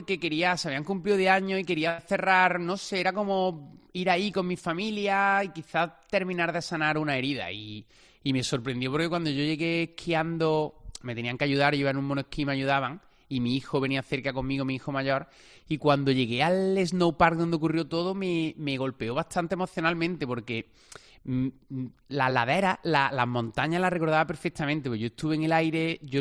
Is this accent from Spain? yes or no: yes; Córdoba, Andalusia, Spain; yo soy de Córdoba capital, que Córdoba no es una ciudad muy grande.